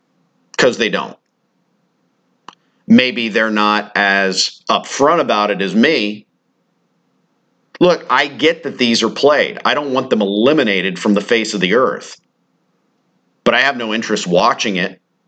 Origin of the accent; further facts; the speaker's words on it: United States; the United States performance in Olympic Games, me as an American, doesn't affect my day-to-day one bit.